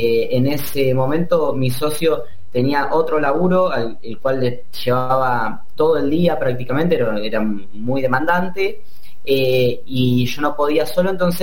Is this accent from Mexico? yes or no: no; Mar del Plata, Buenos Aires Province, Argentina; Nosotros dijimos, bueno, somos de Mar del Plata, ¿viste?